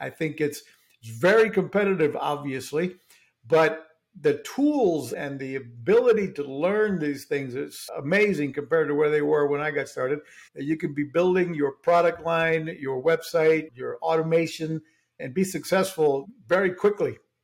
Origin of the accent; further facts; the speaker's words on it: Puerto Rico; So anyway, we grew up in Puerto Rico.